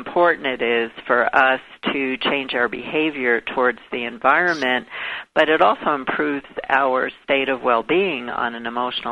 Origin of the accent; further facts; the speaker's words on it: New York, United States; Well, I grew up in Brooklyn, New York. I lived my first 18 years of my life in Brooklyn.